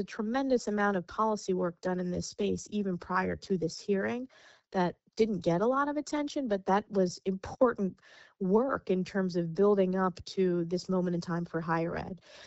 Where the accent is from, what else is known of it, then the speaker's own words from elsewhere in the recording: New York, United States; that's also the lens, is just as a New Yorker seeing this.